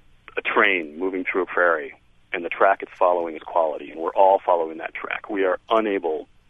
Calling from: Brookline, Massachusetts, United States; I'm actually calling from Brookline Booksmith in Brookline

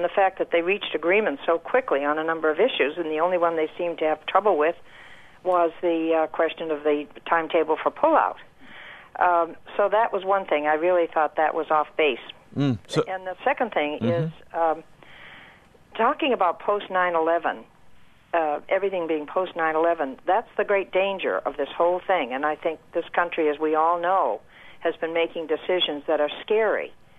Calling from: Boston, Massachusetts, United States; Hello. I am calling from Boston

